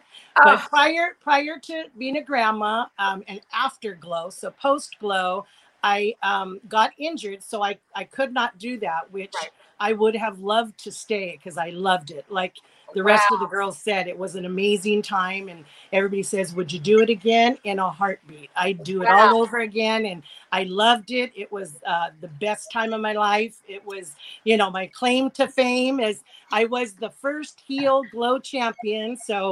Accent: Alhambra, California, United States; I grew up in Alhambra, California, and I was Miss Alhambra

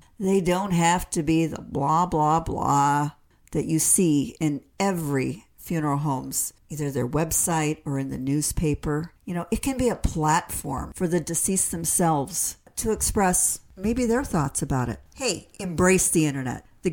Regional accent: Battle Creek, Michigan, United States; born there; moved away as an adult; I was born in Battle Creek, Michigan on July 16, 1958, and survived by my parents … of Battle Creek.

